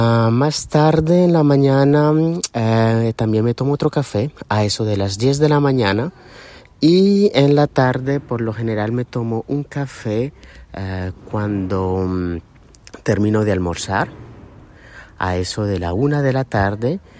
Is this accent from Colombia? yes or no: yes; Colombia; Primero porque soy colombiano y en Colombia tenemos la costumbre de tomar café todo el tiempo y desde que somos pequeños.